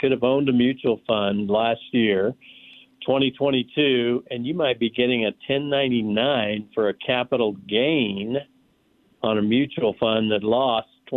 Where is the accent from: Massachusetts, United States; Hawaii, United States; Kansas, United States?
Kansas, United States; I'm from Kansas, originally.